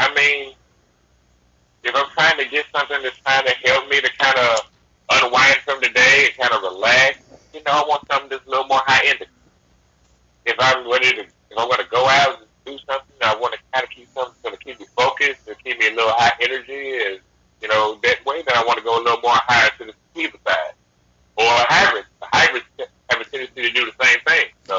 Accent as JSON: {"language": "English", "region": "Arkansas", "country": "United States", "tie": "born or raised there", "said": "I'm a Southern boy by nature. I was born and raised in Arkansas."}